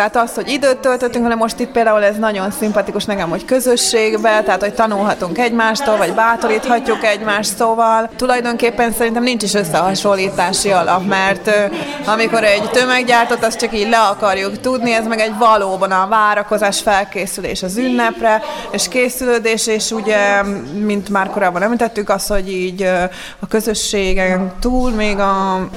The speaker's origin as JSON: {"language": "Hungarian", "country": "Hungary", "tie": "born or raised there", "said": "akkor volt ez még nálunk Magyarországon hagyomány, ahol felnőttem"}